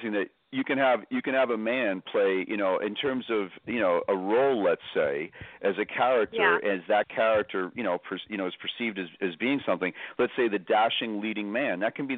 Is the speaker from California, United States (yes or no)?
no; Boston, Massachusetts, United States; I tell people I'm Boston Irish, but I was really from a very traditional Irish Catholic background in Boston